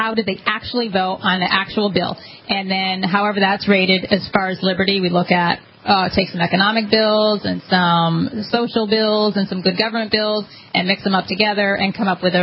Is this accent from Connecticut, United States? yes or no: yes; Connecticut, United States; I came from Connecticut. Okay. I grew up in Connecticut. I moved here in 2004.